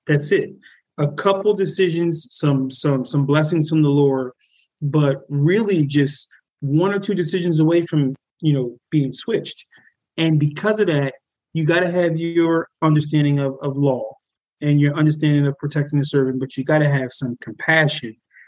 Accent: Philadelphia, Pennsylvania, United States; I was 21 years old. And I grew up in West Philadelphia.

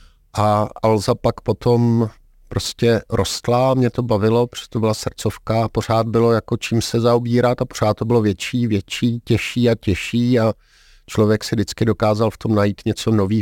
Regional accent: Karlovy Vary, Karlovy Vary Region, Czechia; No, já jsem Karlovarák původně.

